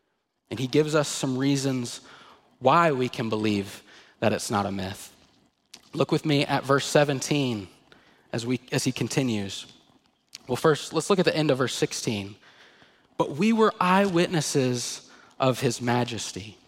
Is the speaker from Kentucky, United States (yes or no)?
yes; Madisonville, Kentucky, United States; I grew up in Madisonville, Kentucky. You've probably never even heard of it.